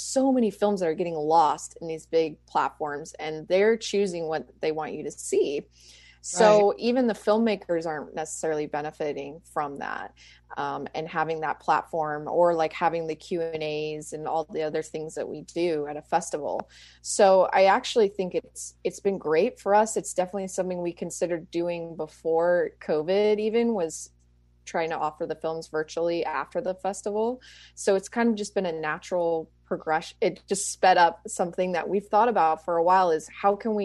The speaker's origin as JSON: {"language": "English", "town": "Templeton", "region": "California", "country": "United States", "tie": "born or raised there", "said": "I grew up in Templeton. So coming to SLO to me was always a very big deal."}